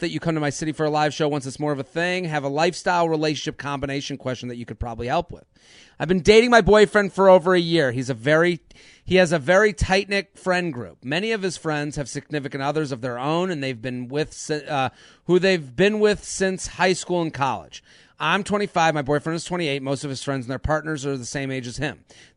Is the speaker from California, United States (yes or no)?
no; Needham, Massachusetts, United States; I'm from Needham.